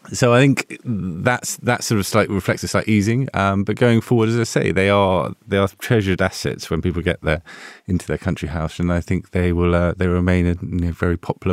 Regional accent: London, United Kingdom; I was born in London. So I'm a sort of Londoner by birth and lived there.

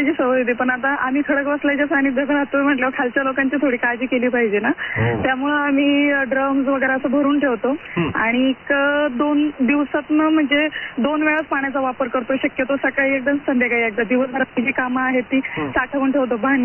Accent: Maharashtra, India; हो, निसर्गाच्या सानिध्यातच राहतो आम्ही. आमचं गाव आहे इथे

